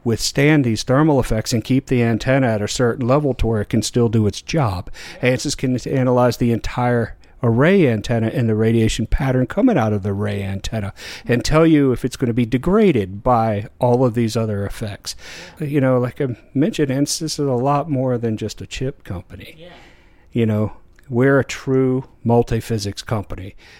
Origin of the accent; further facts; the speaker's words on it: Texas, United States; I'm going to answer because, you know, I'm coming from Texas, that barbecue smoker better be big.